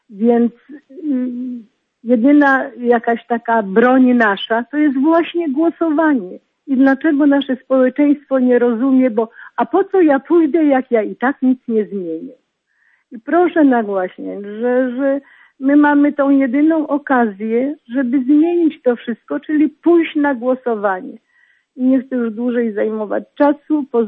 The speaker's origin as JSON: {"language": "Polish", "region": "Silesian Voivodeship", "country": "Poland", "said": "My pochodzimy z Zagłębia"}